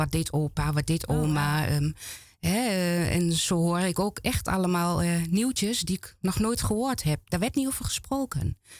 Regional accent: Netherlands; Ik ben gewoon geboren en getogen in Nederland.

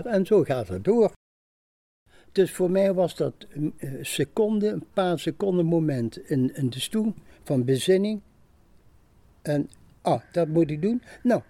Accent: Maastricht, Limburg, Netherlands; Ik kom uit Maastricht.

